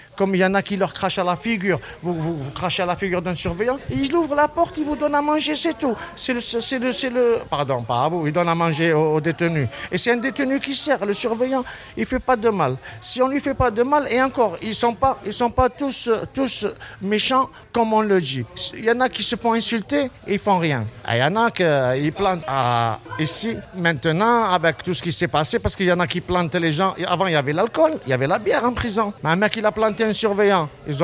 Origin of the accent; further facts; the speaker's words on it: Marseille, Provence-Alpes-Côte d'Azur, France; ils savaient que j'étais de Marseille, tout ça, ils ont su déjà un Marseillais.